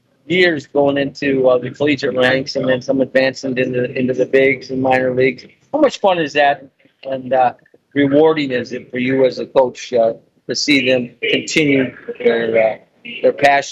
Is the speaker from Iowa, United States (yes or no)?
yes; Iowa, United States; even though I grew up in Iowa, and then I went to work for the Cubs organization